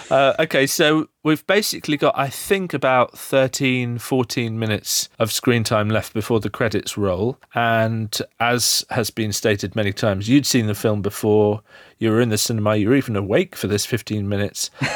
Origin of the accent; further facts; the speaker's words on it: United Kingdom; That makes sense as a British person myself.